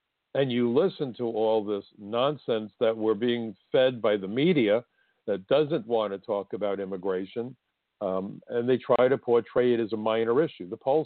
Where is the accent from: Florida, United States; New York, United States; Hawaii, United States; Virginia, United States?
New York, United States; New York City; As a New Yorker, my hometown as well as my country was attacked on that dreadful day.